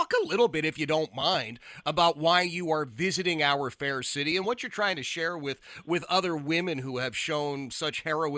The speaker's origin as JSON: {"language": "English", "town": "Philadelphia", "region": "Pennsylvania", "country": "United States", "tie": "born or raised there", "said": "And I grew up a little bit differently than you did, but I grew up in Philadelphia, and we were all Democrats."}